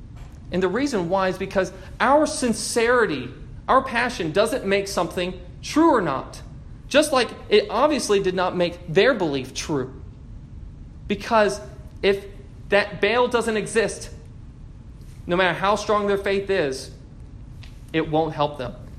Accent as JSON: {"language": "English", "region": "Michigan", "country": "United States", "said": "I'm from Michigan. I did not go ice fishing very many times."}